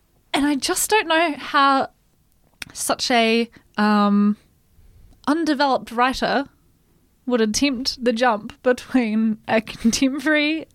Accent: Australia; I am an Australian author.

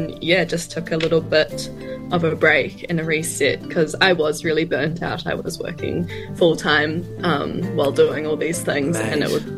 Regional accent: Arrowtown, Otago, New Zealand; So I'm from Arrowtown.

